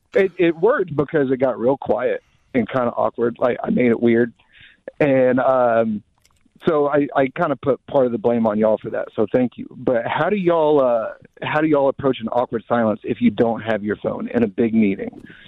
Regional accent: Atlanta, Georgia, United States; met the team, and told them I was from Atlanta

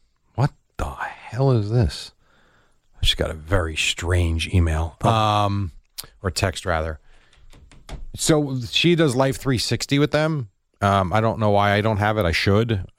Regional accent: New Jersey, United States; See, I don't look at myself as an Italian. I grew up in New Jersey.

